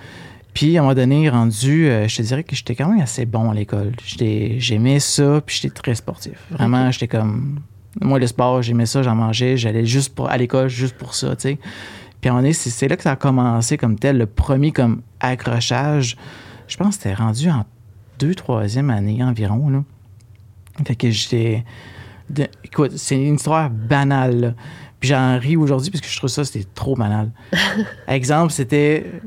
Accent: Quebec, Canada; born there; moi, je suis né en Gaspésie, tout simplement.

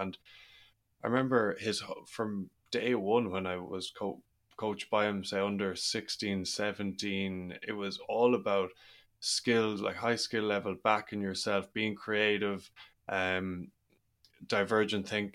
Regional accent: Ireland; growing up in Ireland

